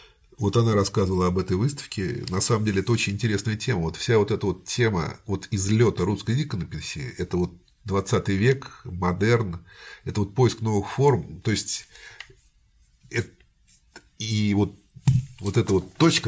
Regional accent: Samara, Samara Oblast, Russia; а я, как самарец, считаю ее своей.

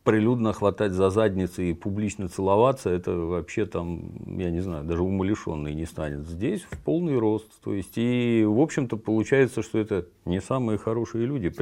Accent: Saint Petersburg, Russia; ты откуда? Вот, из Ленинграда.

